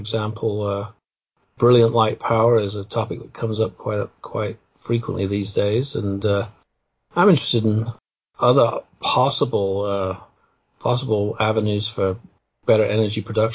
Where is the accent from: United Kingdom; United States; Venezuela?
United Kingdom; England; I was raised in England, by the way, so that was where it was all happening.